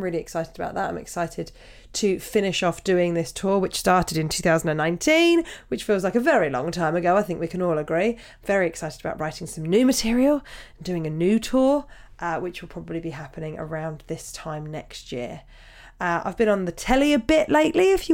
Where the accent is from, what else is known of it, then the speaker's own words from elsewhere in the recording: Canada; also born or lived in United Kingdom; I'm Canadian and have lived in the UK